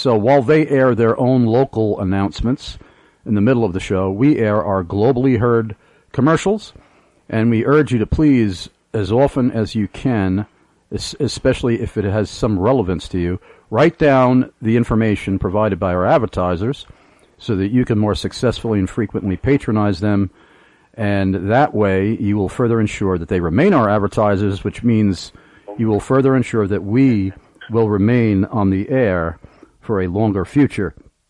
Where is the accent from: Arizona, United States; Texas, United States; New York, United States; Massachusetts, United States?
New York, United States; I am also originally from Suffolk County, Long Island, New York.